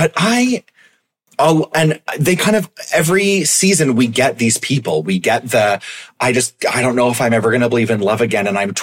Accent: Canada; Just being Canadian at the Niagara Falls.

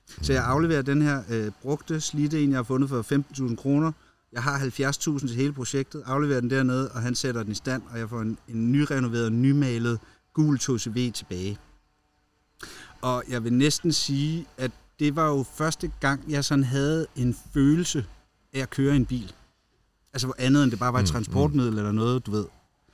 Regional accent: Gentofte, Capital Region of Denmark, Denmark; also born or lived in Næstved; Nej, jeg voksede op i Gentofte og i Næstved. Så det er nord og syd.

